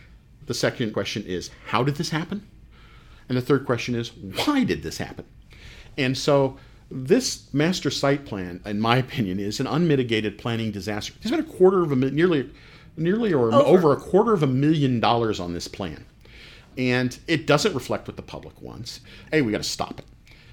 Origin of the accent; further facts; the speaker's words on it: Midwest, United States; I grew up in the Midwest. I've attended a lot of fairs.